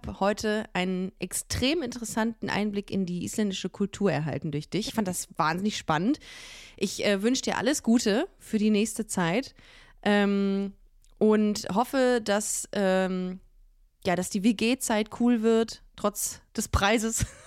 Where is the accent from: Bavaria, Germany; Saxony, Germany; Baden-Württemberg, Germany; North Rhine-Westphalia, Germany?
North Rhine-Westphalia, Germany; Ich brauche irgendwie mein Dom und meine Heimat, mein NRW, so. Ganz furchtbar eigentlich, aber auch wiederum total schön, weil irgendwie fühle ich mich wirklich hier zu Hause.